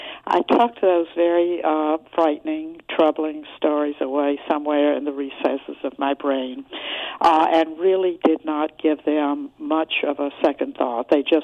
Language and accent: English; Georgia, United States; Growing up in Georgia in the 40s and 50s, you couldn't help but be somewhat racist.